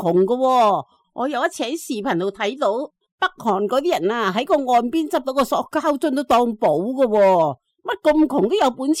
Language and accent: Chinese; Hong Kong; 我们香港人亦都曾经抗争过，